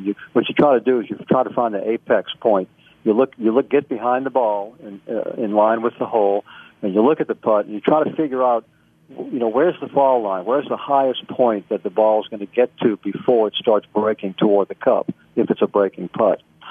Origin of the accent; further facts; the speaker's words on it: New Orleans, Louisiana, United States; He won in New Orleans, my hometown, 1 year at TPC.